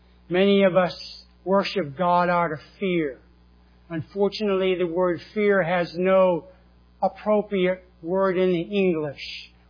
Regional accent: New England, United States; accent: New England; You can see my New England accent coming out here.

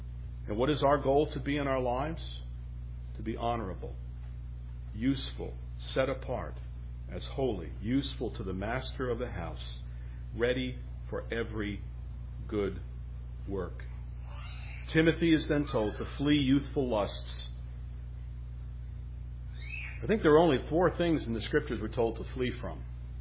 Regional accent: New York, United States; Being a New Yorker, it's New York humor

